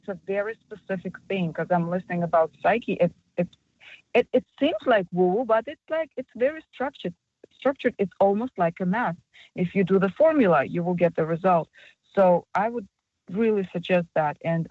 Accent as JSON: {"language": "English", "country": "Kazakhstan", "first_language": "Russian", "second_language": "English", "said": "I'm from another country, living in this country. I'm from Kazakhstan. My first language is Russian"}